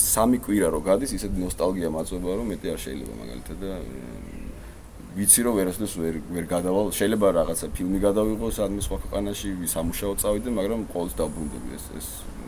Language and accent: Georgian; Tbilisi, Georgia; საქართველოში დაიბადე, გავიზარდე და ძალიან მიყვარს საქართველო და ნუ განსაკუთრებით თბილისი, იმიტომ რომ თბილისში დაამთავრე სკოლა, თბილისში მქონდა ჩემი პირველი ქორწილი, თბილისში გამიჩნდა ჩემი შვილი